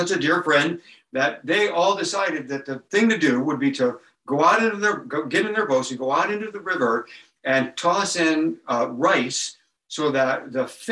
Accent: Ohio, United States; I said, I'm from Ohio. I said, I'm from the US.

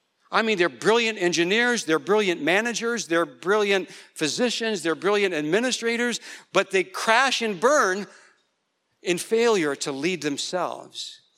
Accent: United States; I'm an American and I'm a pet owner.

